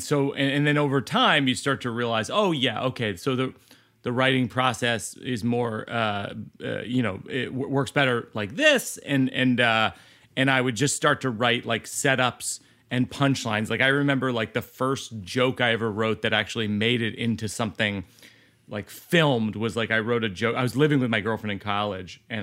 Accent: Shrewsbury, Massachusetts, United States; We grew up in Shrewsbury, Mass, which is outside of Worcester

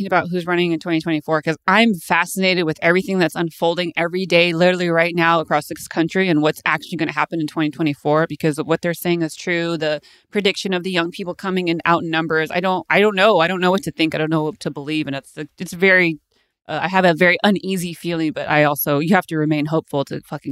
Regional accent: Modesto, California, United States; in the State Theater in my hometown of Modesto, California.

